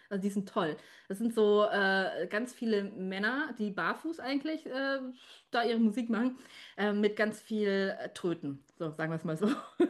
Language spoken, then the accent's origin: German; Munich, Bavaria, Germany; ich komme ja aus München, ich wurde in München geboren. Aber München ist auch so, bayerisch spreche ich nicht. Meine Eltern, die sind ja auch aus Hessen. Auch Hessisch spreche ich nicht, ja.